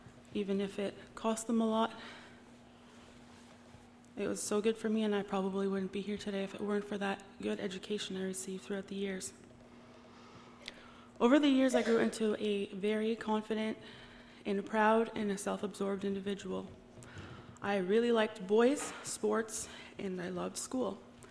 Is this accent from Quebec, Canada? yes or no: no; Leamington, Ontario, Canada; I was born in Leamington and mostly grew up here, except for a few short moves to Mexico, Manitoba, and even Kansas when I was very young, too young to remember.